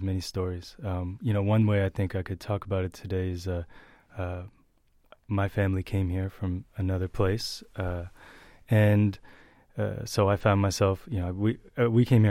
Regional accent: New Jersey, United States; I grew up in New Jersey, as I said, and I went to public schools.

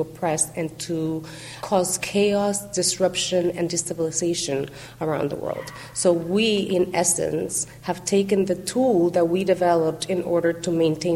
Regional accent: Dominican Republic; Growing up in the Dominican Republic and going back to my countryside and my people and being loud and joyful and fun.

